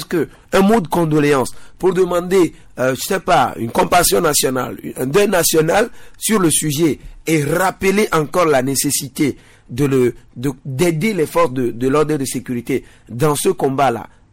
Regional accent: Togo; moi je suis togolais

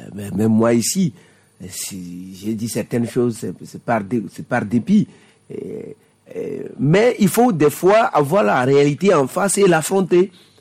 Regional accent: Togo; S'il y a un extraordinaire, je serai heureux en tant que Togolais.

